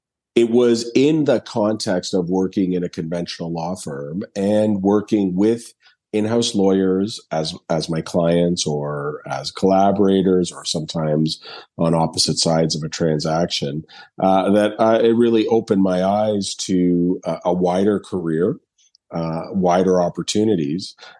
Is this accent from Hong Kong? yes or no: no; Ontario, Canada; I am Canadian. I'm based in Toronto, but I studied in the U.S. As well.